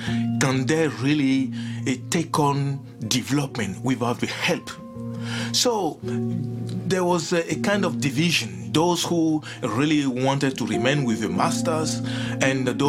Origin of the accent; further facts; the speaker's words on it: Benin; I'm from Benin. Africa, yes.